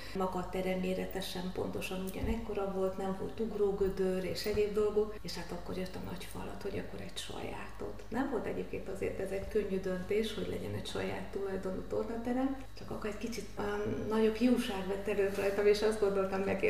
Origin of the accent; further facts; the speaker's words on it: Szombathely, Vas, Hungary; Igen, vasmegyei vagyok, Szombathelyen születtem.